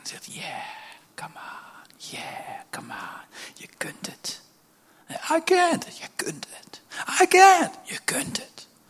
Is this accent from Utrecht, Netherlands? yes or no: no; Rurlo, Gelderland, Netherlands; En ik kom hier echt uit de buurt, ik kom uit Reurlen.